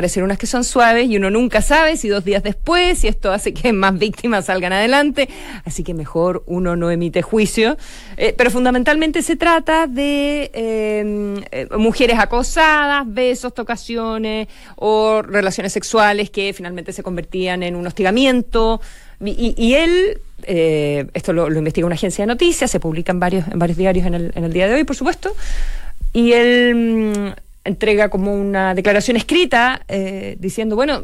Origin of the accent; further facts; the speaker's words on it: Chile; Y digo, hoy estoy visitando Nueva York por primera vez, qué lindo, soy de Chile